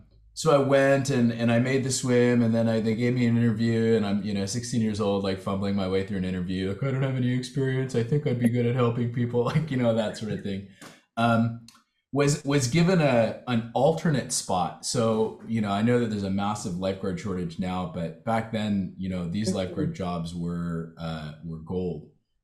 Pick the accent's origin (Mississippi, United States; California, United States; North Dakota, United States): California, United States; Huntington Beach; I grew up in Huntington Beach, which is just south of Los Angeles in Orange County in Southern California.